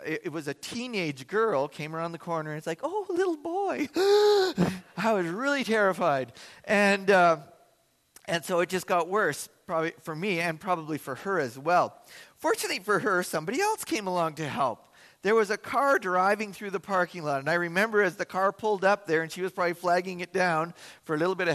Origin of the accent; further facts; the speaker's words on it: Vancouver, British Columbia, Canada; I grew up in Vancouver